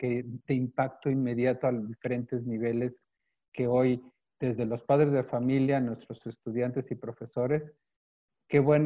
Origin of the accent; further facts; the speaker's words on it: Mexico; Algo que no podemos permitirnos como académicos mexicanos de educación a distancia